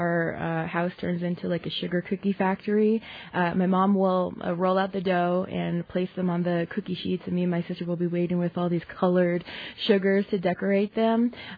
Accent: Crown Point, New Mexico, United States; I'm from Crown Point, New Mexico, which is on the eastern side of the Navajo Nation

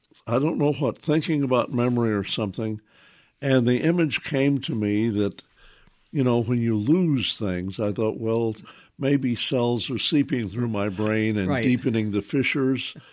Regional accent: the South, United States; As a Southerner, I knew.

